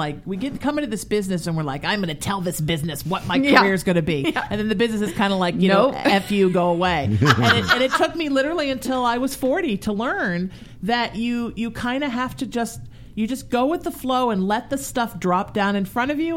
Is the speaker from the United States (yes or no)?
no; Ireland; And I always cry a little bit because I'm Irish.